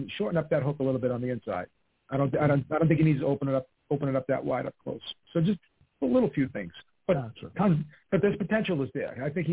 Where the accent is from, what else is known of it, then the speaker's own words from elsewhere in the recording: Everett, United States; she's from my hometown of Everett, so I want to see someone from Everett make it.